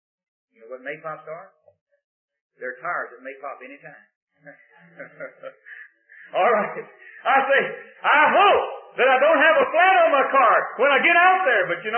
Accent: Texas, United States; But I was born down in Texas. Couldn't help it. I just born out there in the Red River Valley and didn't have any vote on that.

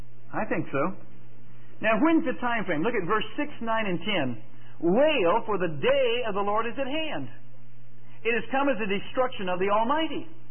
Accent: Wichita, Kansas, United States; This one is out of the Wichita Eagle, my hometown newspaper.

